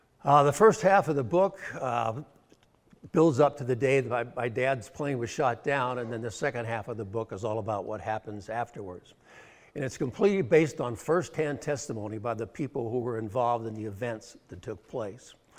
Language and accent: English; Pasadena, California, United States; I was also born and raised in Pasadena. I also went to college at UCLA